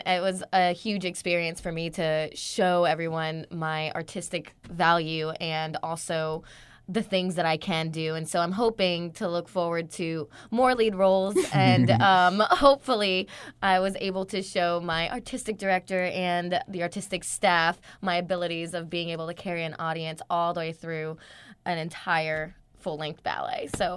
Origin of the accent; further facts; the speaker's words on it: Jersey City, New Jersey, United States; now in Richmond, United States; And I grew up in Jersey City, New Jersey. And I took classes in New York, and I somehow made my way down to Richmond.